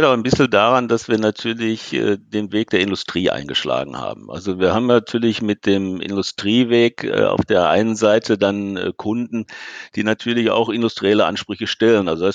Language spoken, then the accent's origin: German; Hagen, North Rhine-Westphalia, Germany; born there; Grundsätzlich gebürtig komme ich aus Hagen. Mich hat es dann im Laufe der Zeit mal nach Datteln verschlagen, nach Haltern.